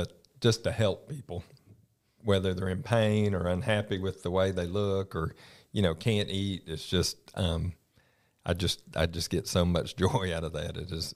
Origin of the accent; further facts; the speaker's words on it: Jacksonville, Florida, United States; also born or lived in Tennessee / Texas; I was born up in Tennessee, and all my family's in Tennessee and Alabama. And we ended up, my father was an engineer, and he ended up first out in Texas. But then Union Camp had a big pulp mill down in Jacksonville, Florida, and we ended up down there.